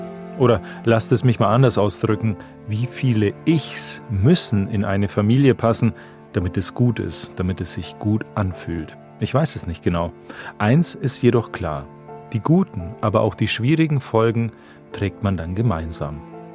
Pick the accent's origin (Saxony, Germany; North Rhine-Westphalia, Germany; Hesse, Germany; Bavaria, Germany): Bavaria, Germany; Ich komme ja selber aus dem Allgäu und ich habe beste Erinnerungen an meine Kindheit und Jugend dort.